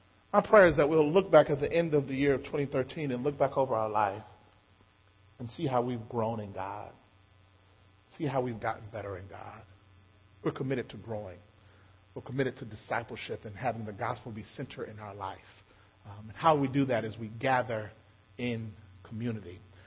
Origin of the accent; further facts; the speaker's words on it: Mississippi, United States; You know, I grew up in Mississippi where we just honored. It was a joy to be old.